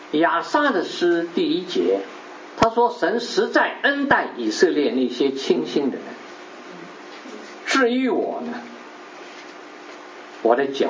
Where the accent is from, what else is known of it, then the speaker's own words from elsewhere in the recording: China; 所以我们中国人常常说，人是蜡烛，不点不亮